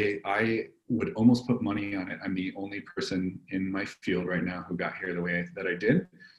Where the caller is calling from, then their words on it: Denver, Colorado, United States; Tuning in from Denver, Colorado.